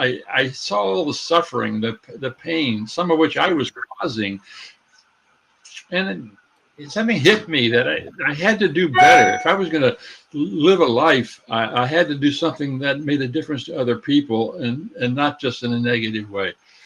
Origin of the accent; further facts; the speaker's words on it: Washington, United States; born there; I'm an American born in Washington State, and my first career was as a Foreign Service officer